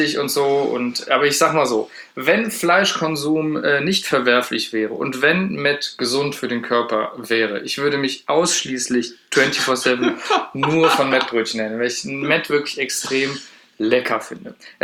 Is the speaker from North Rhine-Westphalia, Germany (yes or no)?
yes; North Rhine-Westphalia, Germany; wir kommen jetzt aus dem Herzen NRWs